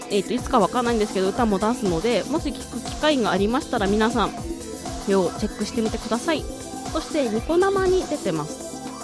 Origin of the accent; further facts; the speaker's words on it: Aomori, Japan; 私ご存知の通り青森出身です。母も青森出身です。